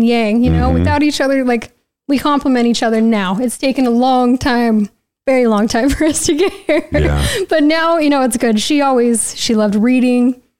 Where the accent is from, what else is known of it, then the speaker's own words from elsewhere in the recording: Roy, United States; I grew up in pretty much Roy most of my life.